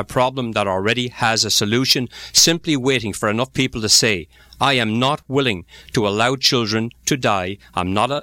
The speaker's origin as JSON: {"language": "English", "country": "Ireland", "said": "obviously being a Irish Paddy myself"}